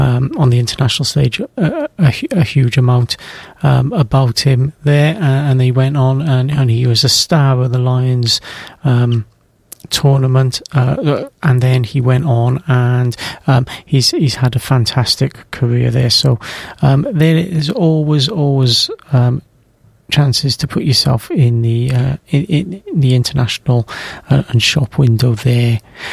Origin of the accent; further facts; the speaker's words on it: Wales, United Kingdom; because I think we need some glimmer of hope there as Welsh people.